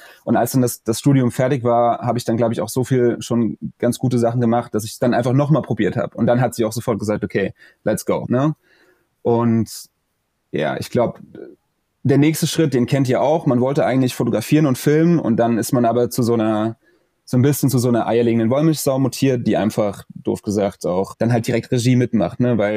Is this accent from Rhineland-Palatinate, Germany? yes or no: yes; Rhineland-Palatinate, Germany; ich komme ja hier aus Rheinland-Pfalz, also in der Nähe von Mainz.